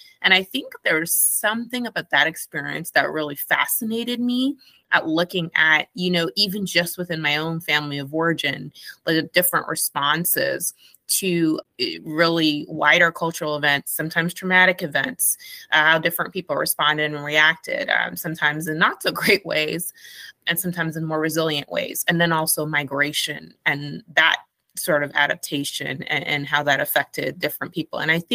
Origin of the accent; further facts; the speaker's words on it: Guyana; I grew up in Guyana, and in my family went through a lot of struggles and there was political turmoil in the country